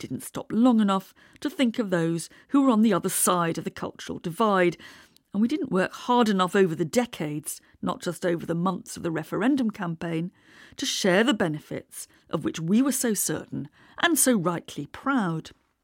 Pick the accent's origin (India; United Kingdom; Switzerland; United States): United Kingdom; England; whereas back in the 1980s, I would have introduced myself as a British academic, maybe even an English one, I now also think of myself and call myself European.